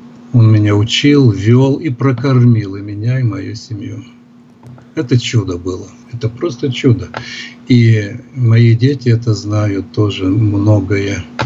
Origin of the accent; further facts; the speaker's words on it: Ukraine; now in Russia; Я же с Украины приехал, да.